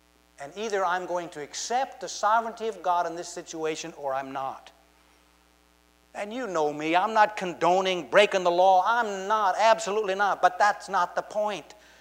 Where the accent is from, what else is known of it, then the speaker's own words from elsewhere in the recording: United States; Now, I'm an American. I love America. I'm a flag-waving American.